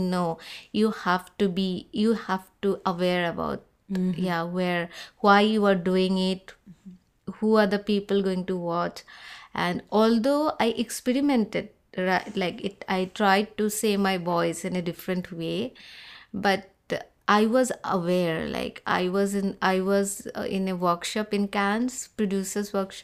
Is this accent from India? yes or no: yes; India; and I'm from India